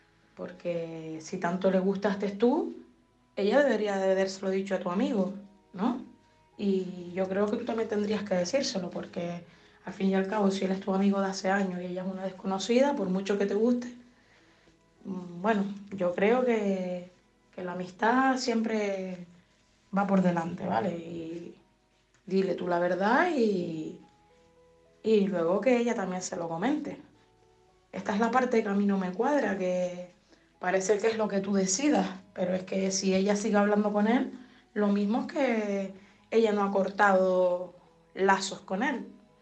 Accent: Canary Islands, Spain; de Gran Canaria.

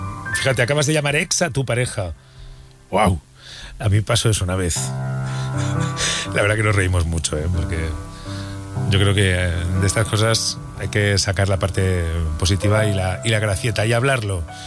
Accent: Burgos, Castile and León, Spain; nuestra corresponsal en mi tierra, en Burgos

